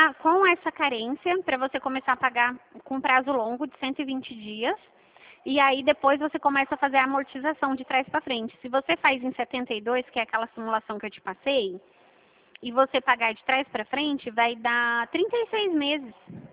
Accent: São Paulo, Brazil; Não, eu sou do interior de São Paulo.

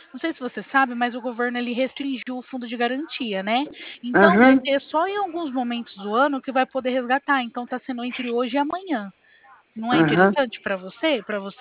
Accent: São Paulo, Brazil; Eu sou de São Paulo

